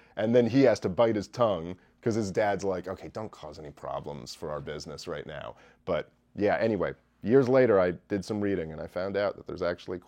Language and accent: English; New York City, New York, United States; I grew up in New York City.